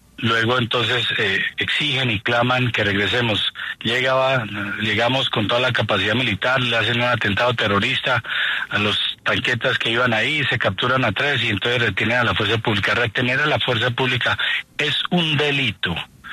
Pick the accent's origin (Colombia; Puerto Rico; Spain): Colombia; yo soy colombiano, dispuesto a entregar absolutamente todo